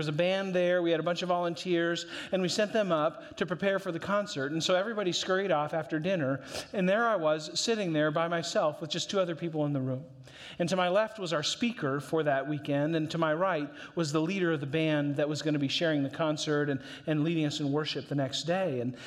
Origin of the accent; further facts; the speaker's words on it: North Dakota, United States; I think so anyway. I guess I'm from North Dakota.